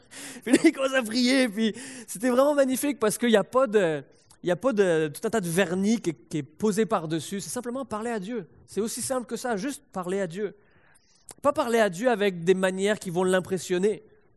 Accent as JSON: {"language": "French", "country": "France", "tie": "born or raised there", "said": "j'ai grandi en France"}